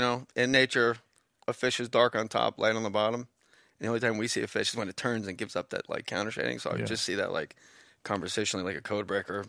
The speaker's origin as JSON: {"language": "English", "town": "Verona", "region": "New Jersey", "country": "United States", "tie": "born or raised there", "said": "Verona, New Jersey."}